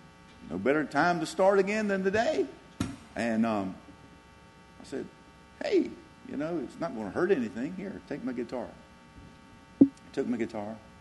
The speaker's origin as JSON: {"language": "English", "town": "Sanford", "country": "United States", "said": "I'm from Sanford."}